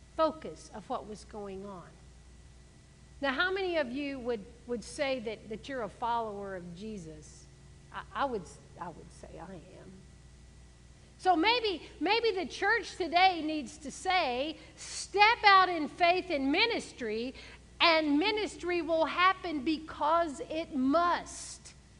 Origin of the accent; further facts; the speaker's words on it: Gulf Coast, United States; I was raised on the Gulf Coast, so if you don't know what I'm talking about